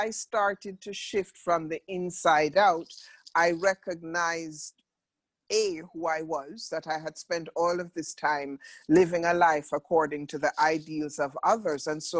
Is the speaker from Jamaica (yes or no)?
yes; Jamaica; I am from Jamaica, Jamaican by birth, universal in outlook. I've been blessed to live all over the world, the United States, the Middle East, Africa, Haiti, here in Southeast Asia, Europe.